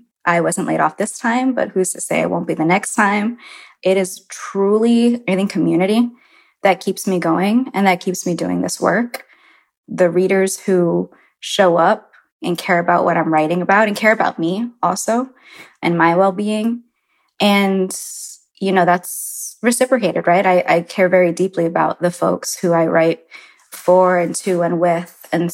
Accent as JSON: {"language": "English", "town": "Orlando", "region": "Florida", "country": "United States", "tie": "born or raised there", "also_born_or_lived": "Puerto Rico", "lives_now": "New York, United States", "said": "I was born in New York, but I left when I was really young to Puerto Rico and then to Florida. But I grew up in Orlando identifying as Nuyorican because my parents were very Nuyorican. And then I moved to New York after high school."}